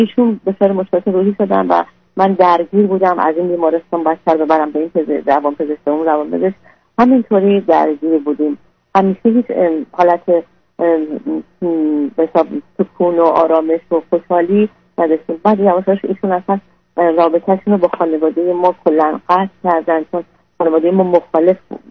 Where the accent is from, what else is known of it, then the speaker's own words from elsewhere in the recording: Iran; also born or lived in Turkey; now in United States; ما الان حدودا 2001 از ایران اومدیم بیرون، بعد 3 سال ترکیه بودیم،